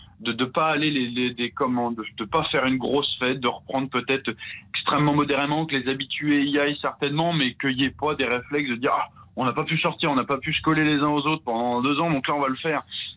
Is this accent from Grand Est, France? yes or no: no; Caen, Normandy, France; Moi je viens de Caen